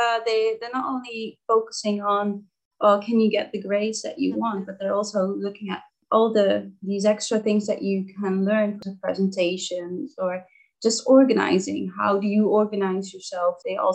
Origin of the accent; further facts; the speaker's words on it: Netherlands; English is a second language; because I'm from the Netherlands, I had to do a IELTS test, just testing my English